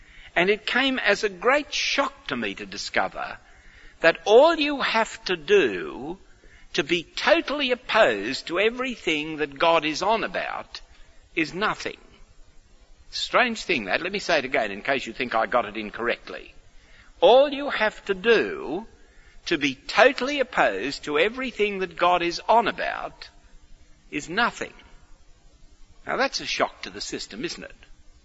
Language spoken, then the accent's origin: English; Australia; One of the things I learned growing up in Australia